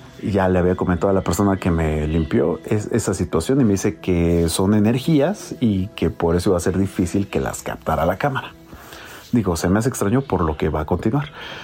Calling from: Cuautitlán Izcalli, State of Mexico, Mexico; de Izcalli, aquí pasan a saludar

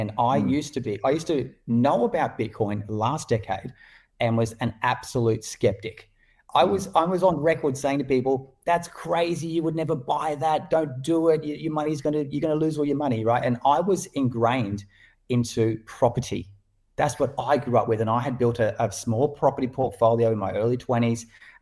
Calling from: New South Wales, Australia; Well, I'm in northern New South Wales, just south of the Gold Coast for any international watchers. It's a beautiful part of Australia.

